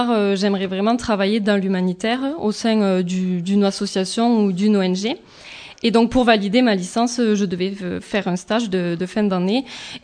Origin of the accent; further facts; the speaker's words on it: Toulouse, Occitanie, France; now in Bordeaux, France; je suis rentrée en France et c'est pour ça que je suis arrivée à Bordeaux, parce que moi, normalement, je suis de Toulouse.